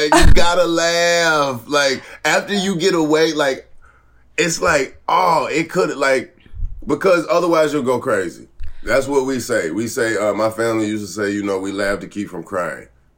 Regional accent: the South, United States; I'm from the South, though, so it's, you're going to see the racism.

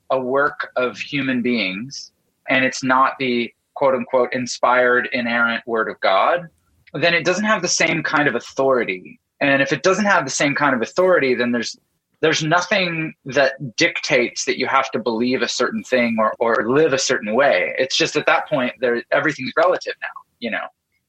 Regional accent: Canada; So I grew up in Canada and my dad is a pastor

